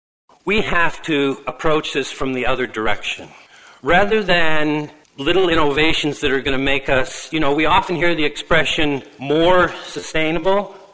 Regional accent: Colorado, United States; He's from the University of Colorado near my hometown in Colorado.

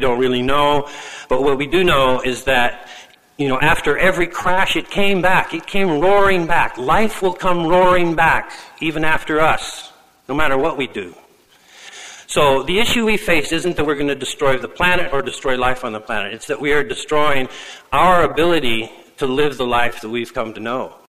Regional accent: Colorado, United States; He's from the University of Colorado near my hometown in Colorado.

